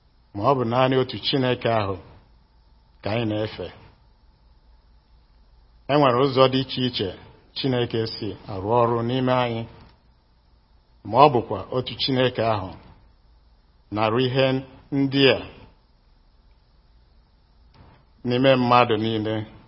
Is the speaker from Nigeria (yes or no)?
yes; Nigeria; I'm from Nigeria.